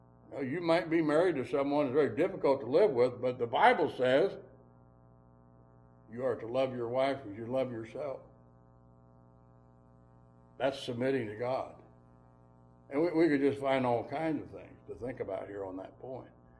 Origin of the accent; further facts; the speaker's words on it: United States; I'm an American. I don't submit to anybody.